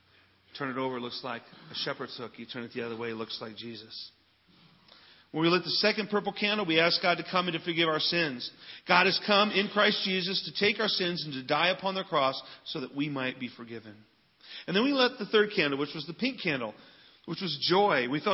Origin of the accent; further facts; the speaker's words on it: Fort Wayne, Indiana, United States; my hometown of Fort Wayne is not really my hometown.